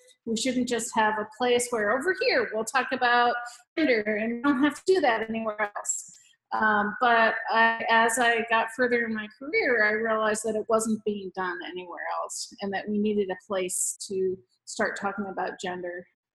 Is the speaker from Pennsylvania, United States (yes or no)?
no; Chicago, Illinois, United States; also born or lived in New Jersey; Before college, from Chicago and New Jersey before that, other places before that, we moved around a lot.